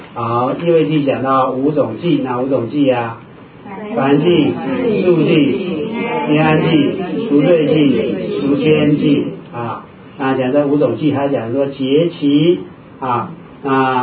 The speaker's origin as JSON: {"language": "Chinese", "country": "China", "said": "像我们中国人算岁对不对哈？"}